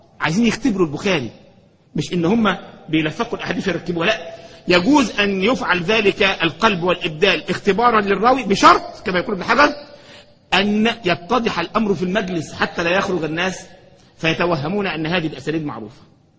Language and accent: Arabic; Egypt; يعني كان مرة بيحكوا عندنا في مصر